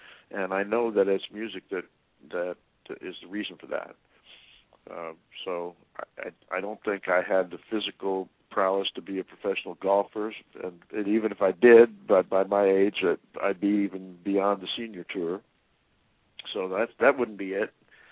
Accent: Marshall, Missouri, United States; My hometown of Marshall, Missouri, honored me with a jazz festival that's going to be in its third year.

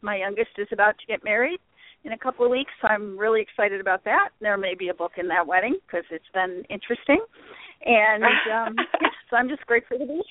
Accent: Buffalo, New York, United States; now in Tennessee, United States; I live in Tennessee, I transplanted from the north. I'm from Buffalo, so I'm used to the snow that we're getting in Tennessee right now.

